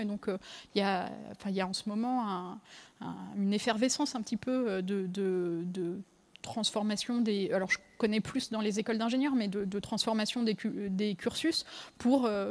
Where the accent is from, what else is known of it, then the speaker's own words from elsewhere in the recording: Saint-Brieuc, Brittany, France; Moi, je suis originaire de Saint-Brieuc.